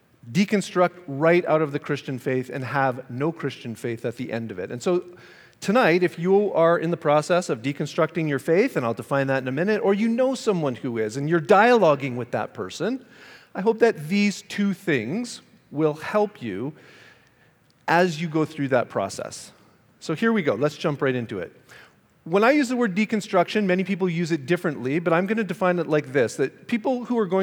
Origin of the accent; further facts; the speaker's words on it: Canada; also born or lived in California; And I did come from California, but I'm originally from Canada.